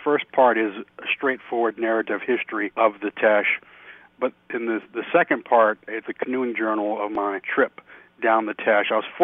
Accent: Lafayette, Louisiana, United States; Yes, I grew up in Lafayette, and I really did not, as a child, have a good understanding of the history that was all around me.

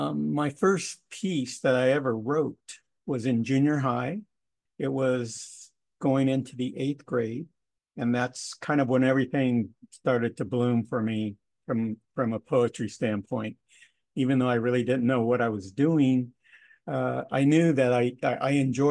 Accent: Compton, California, United States; born there; Well, I was born in Compton a long time ago, and things were a bit different back then.

